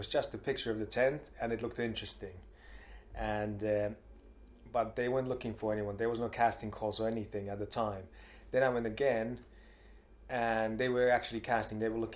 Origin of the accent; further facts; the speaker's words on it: Finland; Finland. Grew up in Finland, yeah.